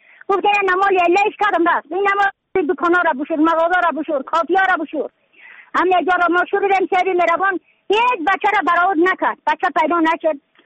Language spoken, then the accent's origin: Persian; Badakhshan, Afghanistan